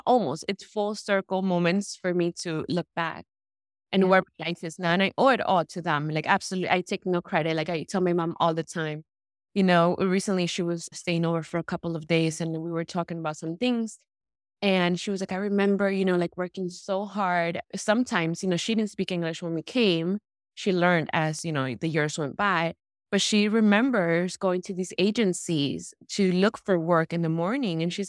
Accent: Guayaquil, Guayas, Ecuador; also born or lived in Miami, United States; But I was born in Miami, and when I was around 3 months old, I went to be raised in Guayaquil, Ecuador, which I'm very proud of.

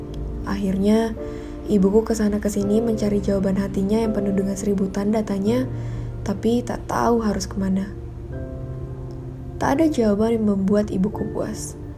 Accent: Bengkulu, Indonesia; Aku berasal dari Provinsi Bengkulu, salah satu provinsi terkecil di Pulau Sumatera.

